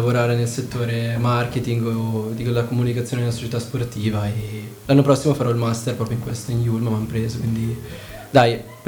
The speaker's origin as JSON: {"language": "Italian", "town": "Milan", "region": "Lombardy", "country": "Italy", "said": "ho 21 anni, sono di Milano, sono nato a Milano ma vivo in provincia a Magnago, che è un piccolo paesino vicino a Busto Arsizio."}